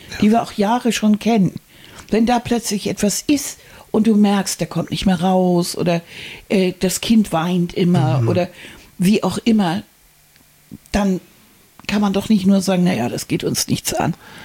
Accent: Hamburg, Germany; wir sind Hamburger.

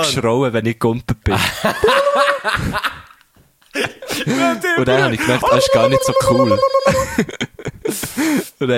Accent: Switzerland; also von hier, von der Schweiz, also mein Vater ist Italiener, aber ich komme von hier.

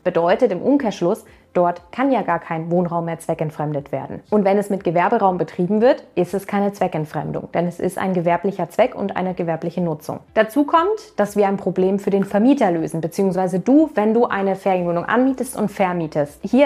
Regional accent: Baden-Württemberg, Germany; in Freiburg in Deutschland, ist ganz in der Nähe von meiner Heimat, wo ich ursprünglich herkomme.

